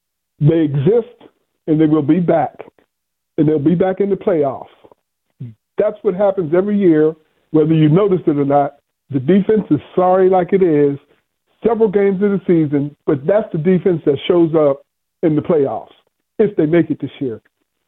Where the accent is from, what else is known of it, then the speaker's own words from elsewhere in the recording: Pittsburgh, Pennsylvania, United States; now in Baltimore, United States; Oh, heck no. I was born and raised in Pittsburgh, man.